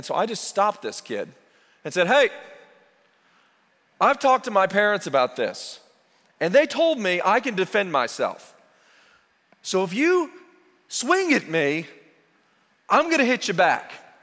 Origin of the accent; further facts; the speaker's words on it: Purcell, Oklahoma, United States; place called Purcell, Oklahoma, for a good majority of my early life, the heart of Oklahoma, and I grew up there in Timberlake Estates